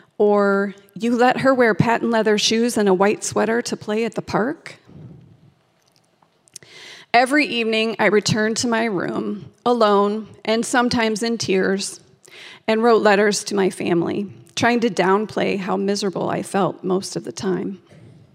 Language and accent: English; Boone, Iowa, United States; moved away as an adult; now in Paris, France; I had left my hometown of Boone, Iowa, everyone and everything I knew, to live in Paris for the next year and work as a nanny